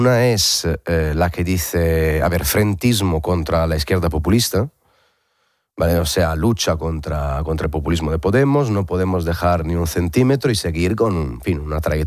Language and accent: Spanish; Bologna, Emilia-Romagna, Italy; Spanish is a second language; yo soy de Bolonia, soy de Italia, estudié en la Universidad de Bolonia